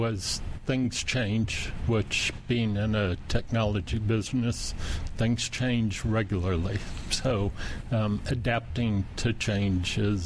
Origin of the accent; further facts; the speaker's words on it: San Lorenzo, California, United States; Well, I'm from San Lorenzo, California, and I'm the sixth of nine kids.